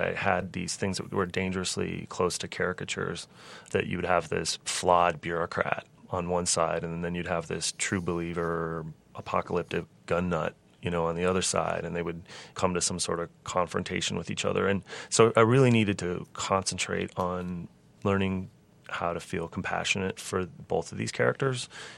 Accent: Missoula, Montana, United States; But I grew up in Missoula, which is a college town

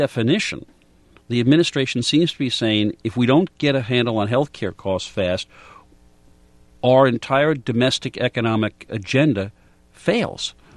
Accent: New York, United States; I'm a New Yorker. I can't do farm analogies.

